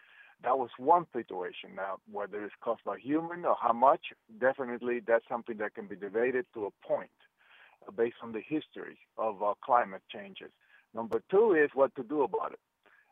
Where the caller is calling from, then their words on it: Orange Park, Florida, United States; And I'm calling you from Orange Park.